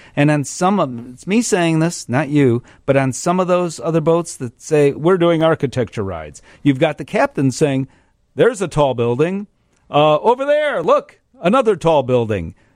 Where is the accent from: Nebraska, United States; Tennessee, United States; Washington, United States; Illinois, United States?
Illinois, United States; Chicago; I'm a Chicagoan, lifelong.